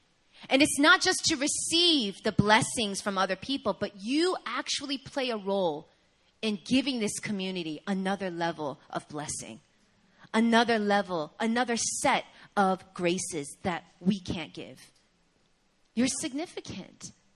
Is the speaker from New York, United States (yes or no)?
yes; New York, United States; I'm from New York. You know what I mean? Not that New Yorkers aren't happy, but we don't express our happiness in such an overt, you know, way.